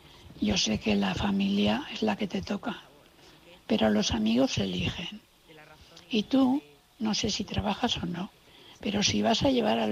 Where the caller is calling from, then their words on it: Valencia, Valencian Community, Spain; de Valencia.